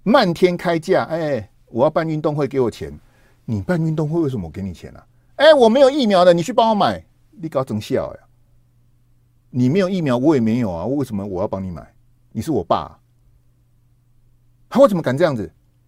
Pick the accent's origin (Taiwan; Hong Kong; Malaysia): Taiwan; 我是讲我们台湾啊，大陆我是不熟